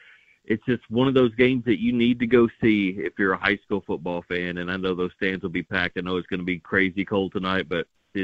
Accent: Tennessee, United States; Of course, in 1991, I was 12 years old growing up in West Tennessee, so that game was kind of lost on me

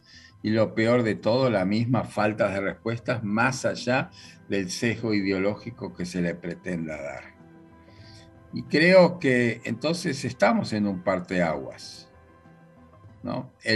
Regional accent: Argentina; moved away; como argentino sentimental de vivir en el exterior

